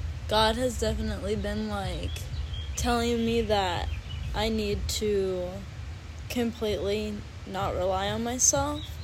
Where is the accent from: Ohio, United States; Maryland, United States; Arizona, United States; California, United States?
California, United States; I'm from Southern California, and I'm a junior at High Point